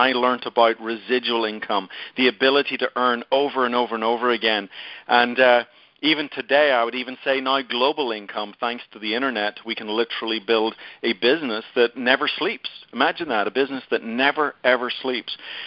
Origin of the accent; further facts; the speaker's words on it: Belfast, Northern Ireland, United Kingdom; now in Dallas, United States; I'm not maybe an original Texan. I do live in Dallas, Texas, North Dallas, up in Frisco. But I'm originally from Ireland, from the famous city of Belfast, famous for all the wrong reasons, but a beautiful place anyway. And so I raised in Belfast.